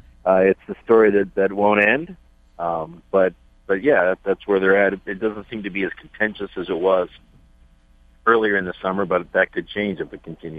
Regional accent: Midwest, United States; I'm from the Midwest and most of across the swath across America, tea is just tea without sugar.

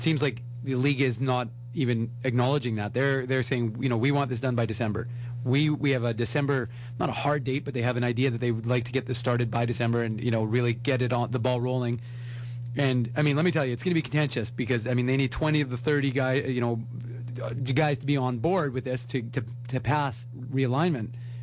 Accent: Winnipeg, Manitoba, Canada; you know, I'm from Winnipeg

